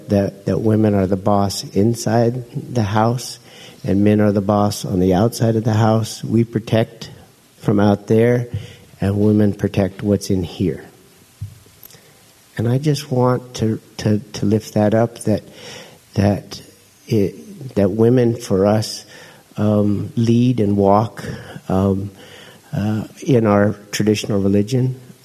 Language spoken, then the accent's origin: English; Mount Shasta, California, United States; born there; I was born in Mount Shasta.